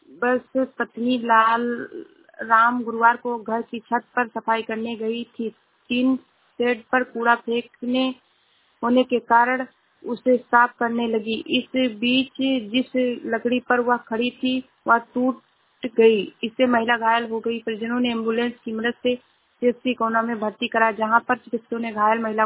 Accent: Uttar Pradesh, India; मैं जिला श्रावस्ती से हूँ।

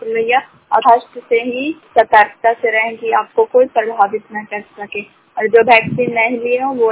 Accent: Bihar, India; ग्राम शांत पंचायत शांत प्रखंड किराए पर सुरा जिला नालंदा के निवासी हूँ।

